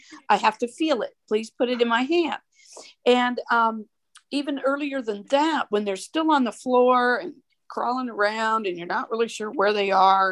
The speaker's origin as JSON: {"language": "English", "region": "Idaho", "country": "United States", "lives_now": "West Columbia, United States", "said": "I'm from West Columbia, South Carolina, and I've lived in several places. I'm from the state of Idaho originally, and have moved in different places in the country for work mostly."}